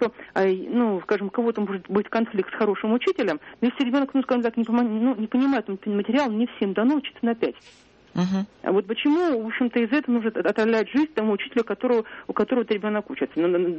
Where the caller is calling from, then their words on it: Saint Petersburg, Russia; Я звоню вам из Санкт-Петербурга.